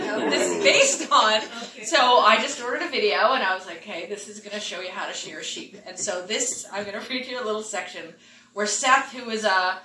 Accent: Smithers, British Columbia, Canada; So I grew up in Smithers

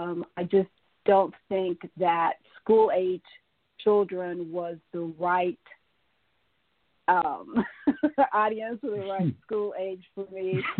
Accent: Akron, Ohio, United States; so I'm from Akron, Ohio, and I started my undergrad in Akron

